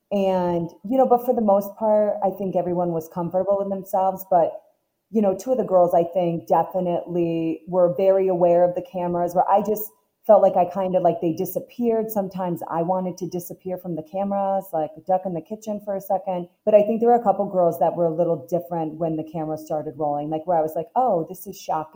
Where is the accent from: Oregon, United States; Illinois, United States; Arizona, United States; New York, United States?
New York, United States; When I moved in from New York, I mean, I didn't really think about, you know, talking about religion that much.